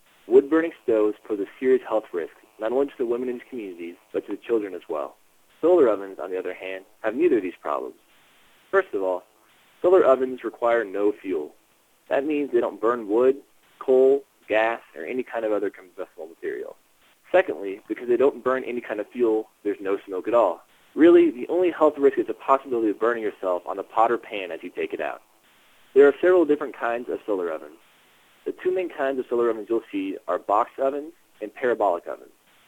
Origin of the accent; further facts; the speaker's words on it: Texas, United States; now in Peru; I live in a city of about 12,000 people, located 45 miles east of Trujillo, the third largest city in Peru. I'm originally from Texas, but I'm really loving living up in the cold at nearly 8,000 feet.